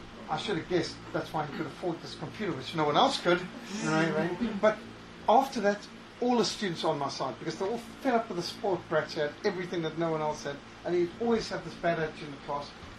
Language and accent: English; Zimbabwe; moved away; Now, where I grew up in Rhodesia, they would throw the wooden duster